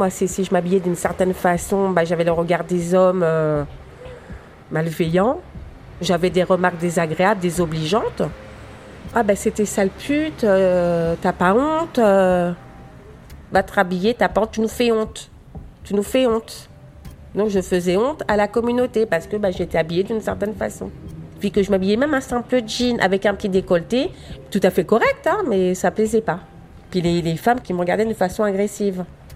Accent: Aubervilliers, Île-de-France, France; Moi, je suis de culture, comme je dis, berbère, mais je suis née en France et je vis à l'occidentale. J'ai vécu toute mon enfance, toute ma jeunesse à Aubervilliers.

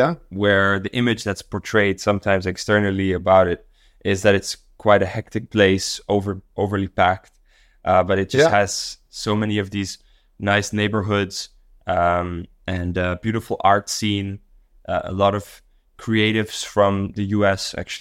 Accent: Dar es Salaam, Tanzania; I grew up in Dar es Salaam in Tanzania, which is also just like a wild place.

